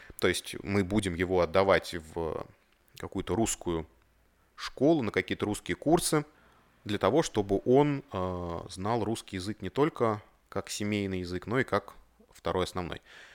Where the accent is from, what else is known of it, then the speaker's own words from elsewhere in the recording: Russia; accent: Russian; я ответил, что да, это русский акцент, я из России